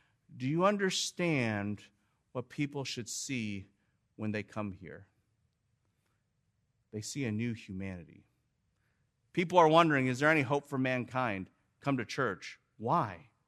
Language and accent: English; Midwest, United States; And I was telling all these Californians, because I grew up in the Midwest